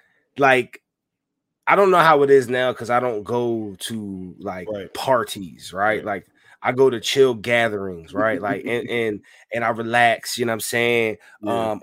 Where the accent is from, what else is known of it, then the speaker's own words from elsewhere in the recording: Philadelphia, Pennsylvania, United States; But being that I'm from Philly, you know, I definitely got to hear, you know, some … or whatever.